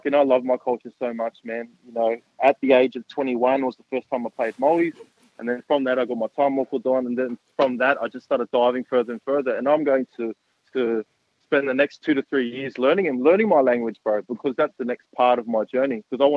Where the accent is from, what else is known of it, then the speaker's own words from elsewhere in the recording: Sydney, New South Wales, Australia; So I was brought up or born and bred in Sydney.